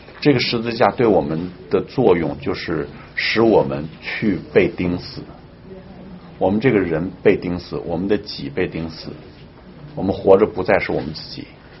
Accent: China; 我们从大陆过来

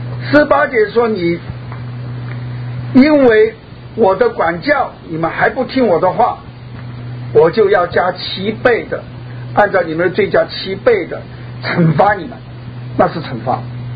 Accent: China; 我们从大陆来的

